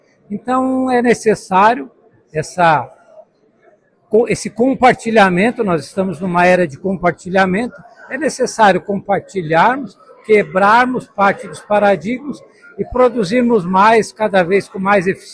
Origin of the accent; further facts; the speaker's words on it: Urubici, Santa Catarina, Brazil; Eu sou de Urubici. Vim de Urubici